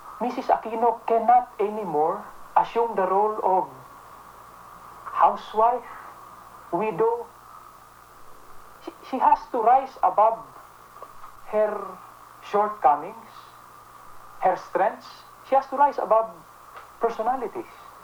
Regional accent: Philippines; you can try being a Filipino for maybe 1 week or 2 weeks, and then I'll give you a chance to say your piece again. And then that's the only time you can even start thinking and feeling like a Filipino

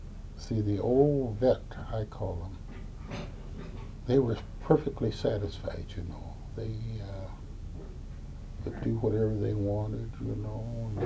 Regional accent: Illinois, United States; also born or lived in Pueblo, Colorado; No, I was born in Pueblo, Colorado. Raised up in Illinois

